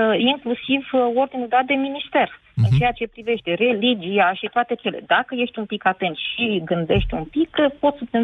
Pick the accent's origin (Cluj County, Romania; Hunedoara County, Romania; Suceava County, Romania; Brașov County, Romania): Brașov County, Romania; Brașov; sunt din Brașov.